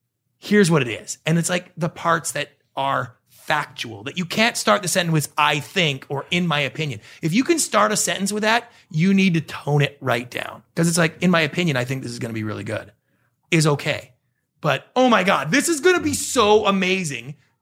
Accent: Canada; moved away as an adult; now in Los Angeles, United States; I'm a Canadian.

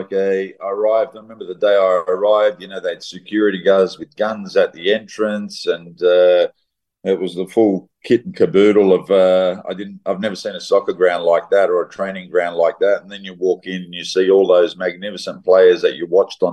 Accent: Mount Druitt, New South Wales, Australia; You know, like I was raised in Mount Druitt.

